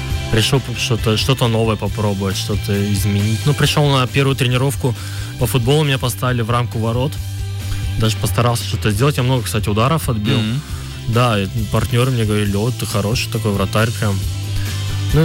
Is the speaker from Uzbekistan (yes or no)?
no; Chita, Zabaykalsky Krai, Russia; now in Belgorod, Russia; Да, замечательный город Чита, но жаль, оттуда все уезжают.